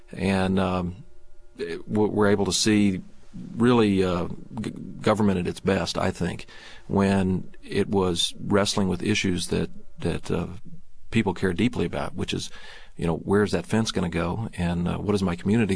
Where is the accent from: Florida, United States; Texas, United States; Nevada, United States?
Texas, United States; moved away as an adult; Well, I was born and raised in Texas, and grew up and there, and went to the University of Texas in the LBJ School of Public Affairs.